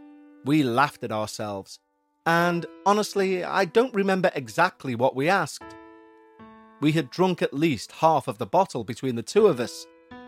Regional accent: Colorado, United States; I'm from the United States. and I want to share with you my paranormal story. I'm from a small town in Colorado.

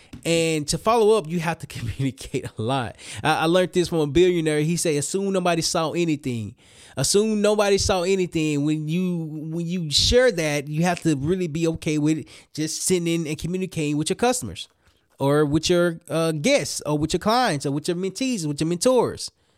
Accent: Little Rock, Arkansas, United States; And I remember when I was in Little Rock, Arkansas, my hometown. Shout out to Little Rock, Arkansas.

